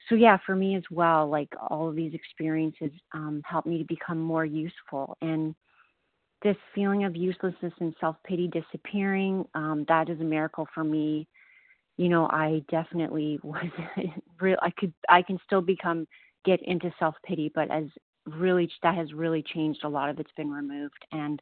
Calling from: Ontario, Canada; Hey, Jen, good morning. … recovered in Ontario, Canada.

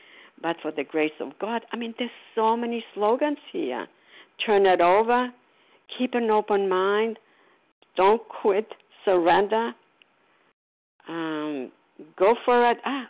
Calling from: Port Charlotte, Florida, United States; And I'm calling from Port Charlotte, Florida.

